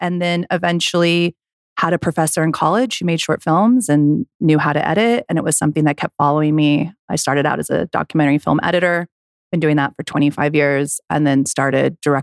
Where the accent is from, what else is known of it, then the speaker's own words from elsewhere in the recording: Lake Tahoe, United States; So I grew up in Lake Tahoe and I was a snowboarder.